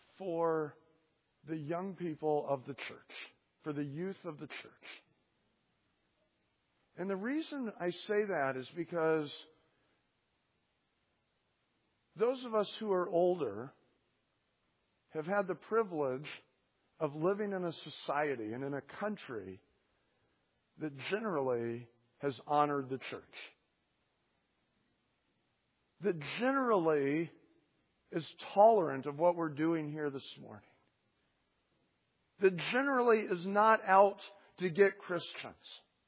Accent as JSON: {"language": "English", "country": "United States", "tie": "born or raised there", "said": "I'm an American. I was raised here."}